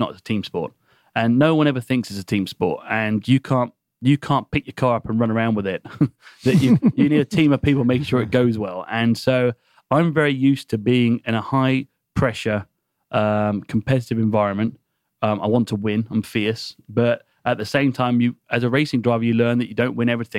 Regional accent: United Kingdom; now in Atlanta, United States; went back to the UK, which... despite my accent, I'm not from South Georgia. And I went back to the UK

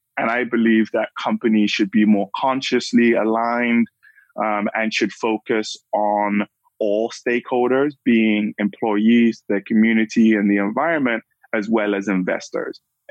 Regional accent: London, United Kingdom; I grew up in London, lived there for about 15 years. It's where about 80% of my family lives.

